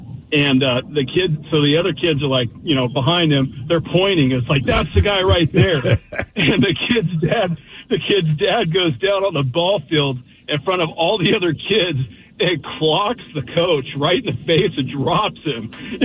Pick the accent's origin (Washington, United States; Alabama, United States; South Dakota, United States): Washington, United States; Auburn; I grew up in Auburn next to Green River Community College. They had a couple ball fields over there.